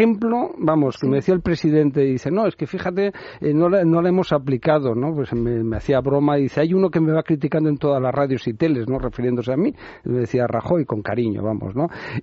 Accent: Catalonia, Spain; yo que soy catalán

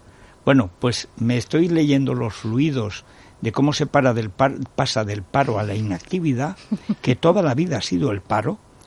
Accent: Orihuela del Tremedal, Aragon, Spain; para impedirme a mí, de Orihuela del Tremedal, primer pueblo aragonés, último para él.

